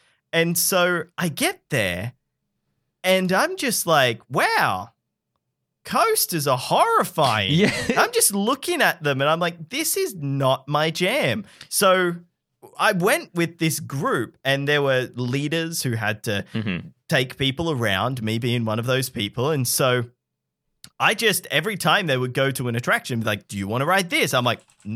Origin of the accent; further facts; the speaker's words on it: Sydney, New South Wales, Australia; I grew up in Sydney. I grew up with Wonderland